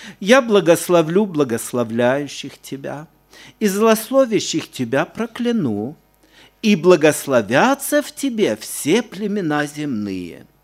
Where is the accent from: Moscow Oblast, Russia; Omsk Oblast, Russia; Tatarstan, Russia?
Omsk Oblast, Russia; now in Zhigulevsk, Russia; Вырос я в Омской области. До брака еще братья предложили переехать для служения.